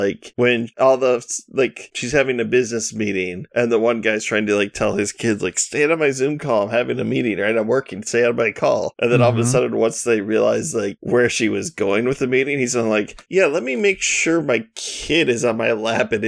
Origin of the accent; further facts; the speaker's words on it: United States; It comes across a little bit off at first to me as an American